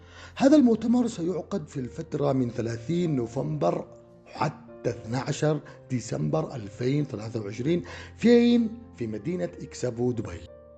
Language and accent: Arabic; Yemen; وهذه الدول النامية من ضمنها بلادنا اليمن.